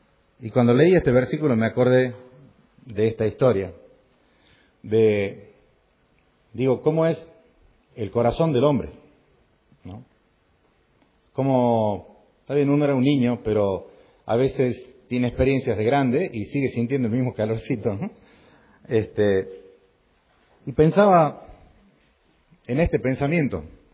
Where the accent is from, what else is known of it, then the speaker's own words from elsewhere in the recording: Salta, Argentina; also born or lived in Formosa; yo nací en Formosa. Yo tendría 7, 8 meses cuando llegamos a vivir a Salta con mis padres.